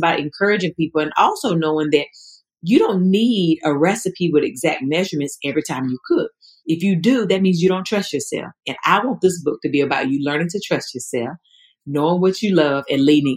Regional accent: Eden, North Carolina, United States; It's a small town. So Eden is the city, right? But I grew up

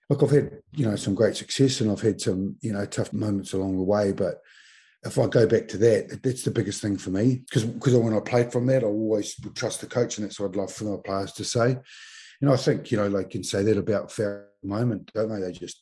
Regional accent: Mount Maunganui, Bay of Plenty, New Zealand; moved away as an adult; When I came down here from Mount Maunganui as a 20-year-old to be a Crusader, it was the first year of the Crusaders.

